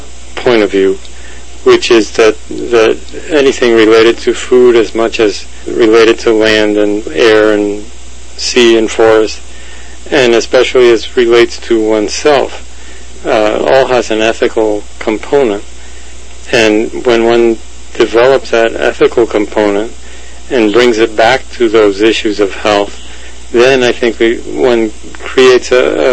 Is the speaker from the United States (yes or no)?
yes; Florida, United States; born there; I was born in Florida, in fact.